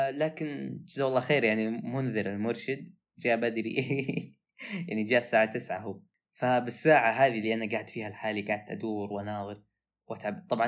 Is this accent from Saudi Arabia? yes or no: yes; Saudi Arabia; أنه في شيء موجود عندنا بالسعودية زي كذا ومجانا بعد